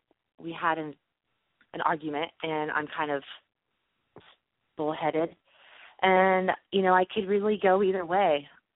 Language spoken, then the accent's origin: English; California, United States; I'm Bay Area, and that's kind of my question right now.